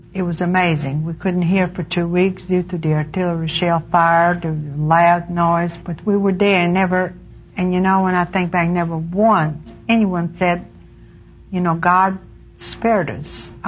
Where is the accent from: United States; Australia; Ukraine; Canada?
Ukraine; Odessa, Odesa Oblast; English is a second language; I was born in Odessa, Russia. I was an only child. The home I was raised was totally atheist home.